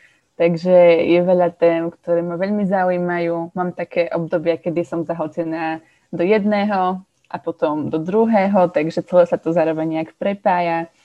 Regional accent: Košice, Košice Region, Slovakia; a som z Košíc

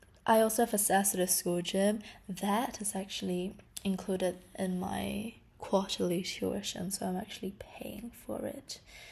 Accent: Singapore; my accent growing up in Singapore and the attitudes and perceptions linguistically that people have of the way we speak.

